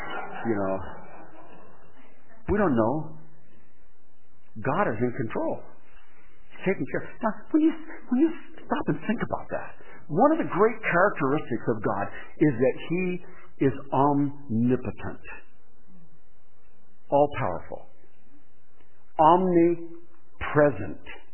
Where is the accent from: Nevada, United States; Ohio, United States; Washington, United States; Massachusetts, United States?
Washington, United States; Yakima; My pastor from Yakima, where I grew up